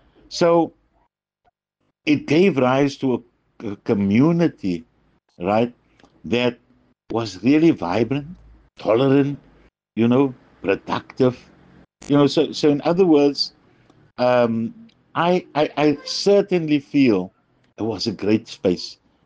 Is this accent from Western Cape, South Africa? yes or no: yes; Cape Town, Western Cape, South Africa; I was playing in the street with my friends that I grew up with in Freer Street in District 6